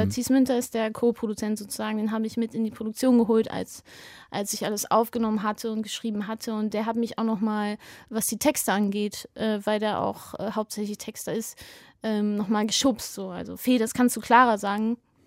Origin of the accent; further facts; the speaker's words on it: Bielefeld, North Rhine-Westphalia, Germany; now in Berlin, Germany; Und also mich hat es jetzt nicht wirklich zurück nach Bielefeld gezogen, wo ich aufgewachsen bin.